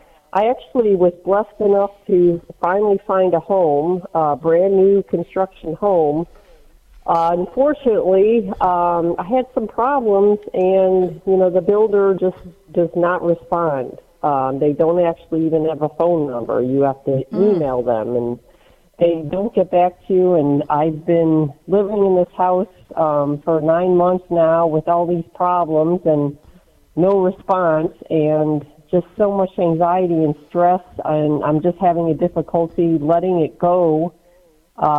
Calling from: Florida, United States; I am calling from Florida, and unfortunately, I lost my house in one of the hurricanes.

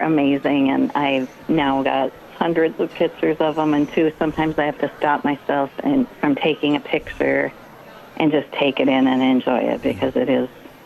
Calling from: Minnesota, United States; Hi. I'm calling from Minnesota

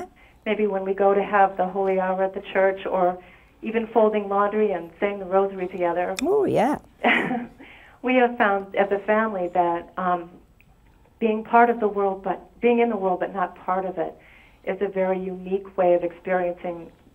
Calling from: Rhode Island, United States; Rhode Island.

